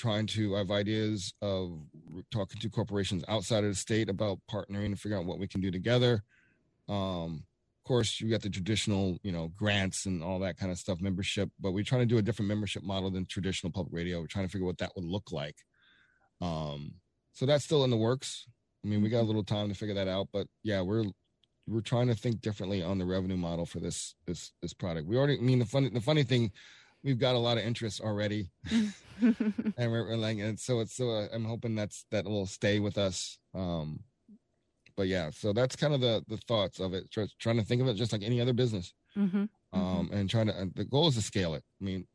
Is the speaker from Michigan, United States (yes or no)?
no; Atlanta, Georgia, United States; now in Milwaukee, United States; I'm from Atlanta. Like, you can't get away with not playing local music on commercial stations in Atlanta. I want to change that here in Milwaukee.